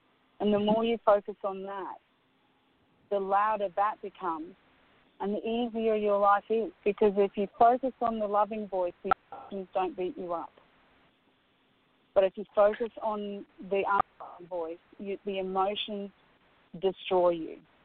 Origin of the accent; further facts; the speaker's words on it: Scotland, United Kingdom; and I'm a Scot, so, you know, I'm speaking this from an ancestral voice as well.